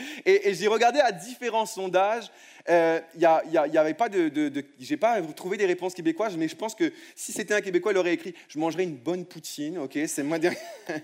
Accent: Réunion; also born or lived in France; now in Longueuil, Canada; Je viens de France, okay, je viens de l'île de La Réunion, mais j'ai aussi grandi, une partie de ma vie j'étais en France

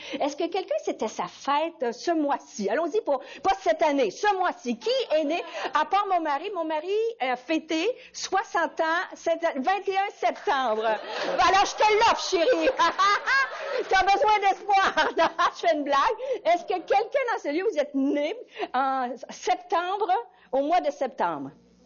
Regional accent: Rimouski, Quebec, Canada; Moi, je viens de Rimouski, cette petite ville-là, oui. Et puis, j'ai étudié à l'Université du Québec à Rimouski.

